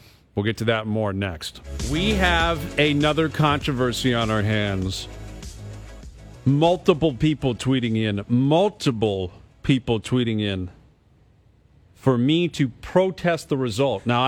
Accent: Canada; You're done. And that's an embarrassment as a Canadian.

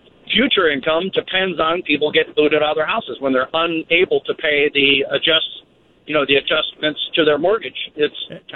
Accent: Cleveland, Ohio, United States; now in California, United States; I mean, I grew up in the in Cleveland

